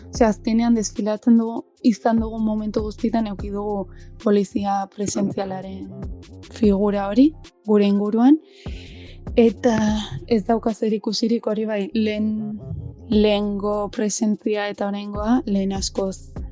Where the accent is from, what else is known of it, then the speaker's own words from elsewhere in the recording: Hondarribia, Basque Country, Spain; Bai, ni Hondarribikoa naiz